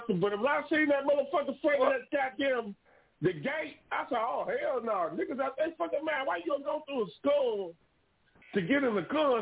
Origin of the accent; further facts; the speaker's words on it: Houston, Texas, United States; You know, I'm from Houston, too.